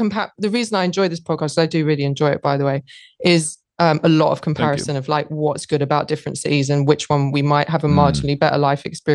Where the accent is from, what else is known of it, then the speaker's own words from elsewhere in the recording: London, United Kingdom; I grew up in London.